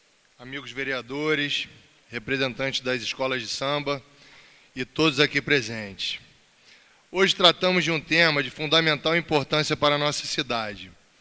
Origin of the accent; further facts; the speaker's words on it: Rio de Janeiro, Brazil; Sou nascido e criado em Vila Isabel, um dos berços do samba carioca.